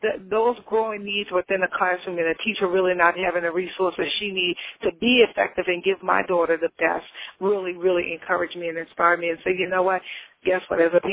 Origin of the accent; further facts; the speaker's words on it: New Orleans, Louisiana, United States; my education growing up in New Orleans, even though we were in the best part of the town. We were in an impoverished community in New Orleans, in the Third Ward community, and so we were low income.